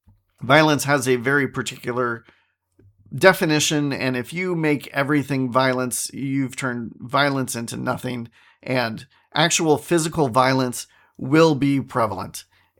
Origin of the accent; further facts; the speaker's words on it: United States; As an American, no.